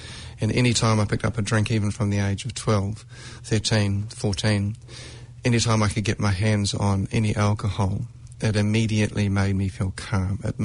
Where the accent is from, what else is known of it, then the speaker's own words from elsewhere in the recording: Blenheim, Marlborough, New Zealand; born there; I was born in Blenheim, a small South Island town in New Zealand, and was born to quite religious parents